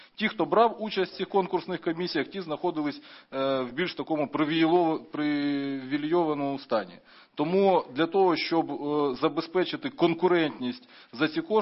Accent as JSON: {"language": "Ukrainian", "region": "Sumy Oblast", "country": "Ukraine", "tie": "born or raised there", "said": "в моїй рідній Сумській області"}